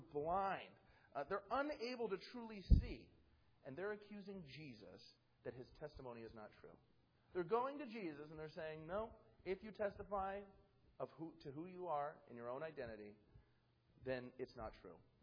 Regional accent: Reno, Nevada, United States; moved away as an adult; also born or lived in Ventura, California / South Carolina; I was born in Ventura, California. I was raised in Reno, Nevada from 6 months of my birth date on till about 27, till I think it was 27, 28 years old when we moved to South Carolina.

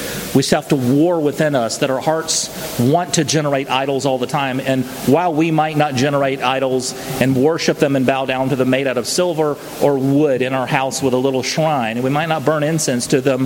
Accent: Tallahassee, Florida, United States; I'm from Tallahassee. We invented this thing right here.

